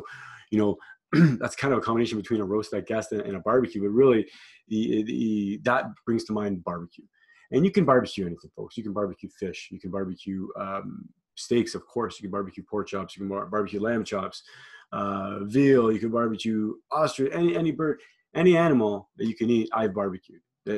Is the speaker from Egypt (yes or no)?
no; Ontario, Canada; I grew up in Northern Ontario. Shout out to Sault Ste. Marie. Shout out to Garden River. Shout out to Rankin Reserve.